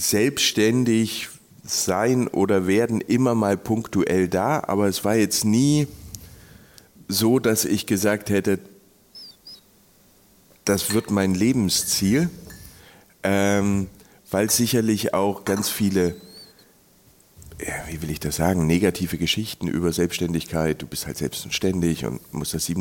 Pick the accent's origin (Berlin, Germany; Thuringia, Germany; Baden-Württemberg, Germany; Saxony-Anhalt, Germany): Thuringia, Germany; Tatsächlich komme ich aus Thüringen